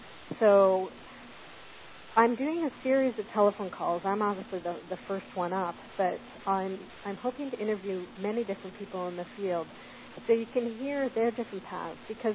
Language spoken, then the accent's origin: English; Victoria, British Columbia, Canada; I'm from Victoria, British Columbia, more or less grew up here